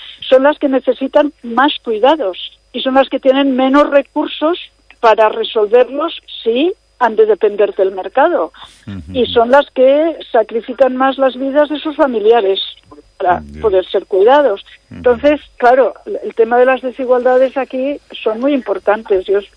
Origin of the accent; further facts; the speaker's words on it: Barcelona, Catalonia, Spain; Yo vengo de Barcelona, que es una ciudad que en principio, pues, con cierto bienestar, pero donde hay desigualdades también.